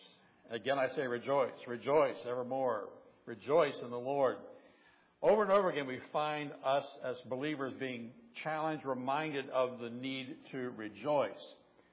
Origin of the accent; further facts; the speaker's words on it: Ohio, United States; I grew up in Southern Ohio, far away from any tropical beaches, beautiful ocean waters.